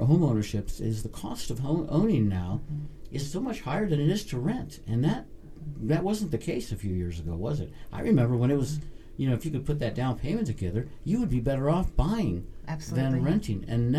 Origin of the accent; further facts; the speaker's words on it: Colorado, United States; I grew up in Colorado, and it's very reminiscent of where I moved from